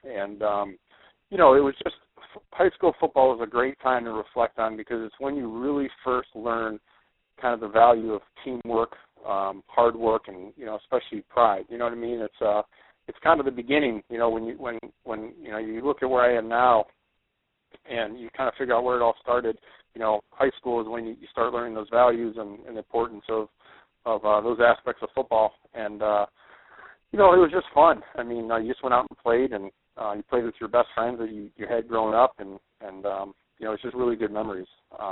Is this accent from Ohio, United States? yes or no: yes; Cleveland, Ohio, United States; I was born and raised in Cleveland, and, you know, back in the, you know, 80s, which was, you know, kind of like my, you know, growing up years